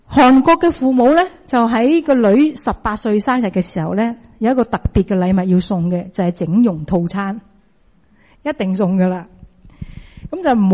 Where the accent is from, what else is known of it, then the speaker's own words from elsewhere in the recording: China; 我哋中國人